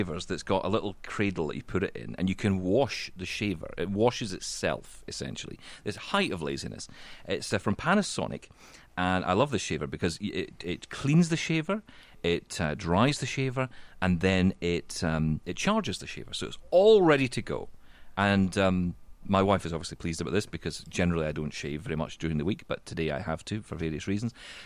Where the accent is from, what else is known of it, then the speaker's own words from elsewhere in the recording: Scotland, United Kingdom; Have you met me? I'm Scottish.